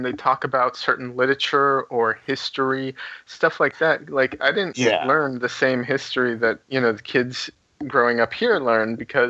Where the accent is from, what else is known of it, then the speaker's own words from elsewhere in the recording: Israel; now in United States; I grew up partially in Israel, so I'm missing a huge gap of like my childhood not being in America. So, and, you know, I'm also white